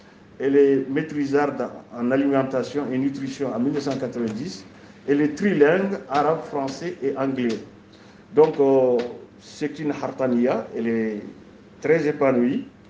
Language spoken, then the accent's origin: French; Mauritania; chez nous en Mauritanie